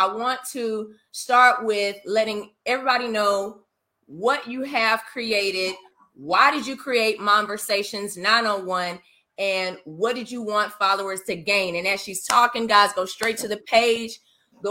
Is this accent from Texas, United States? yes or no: no; Nashville, Tennessee, United States; now in Memphis, United States; I am not a native Memphian. I was born in Memphis, raised in Nashville, came back to Memphis after I got married for 13 years.